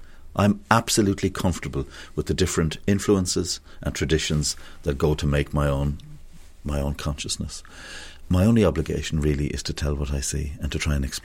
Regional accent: London, United Kingdom; born there; I was born in London.

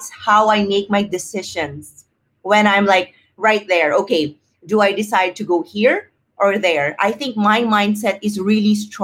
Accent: Philippines; I think growing up in the Philippines, I've realized that people are really into talking to each other about their problems.

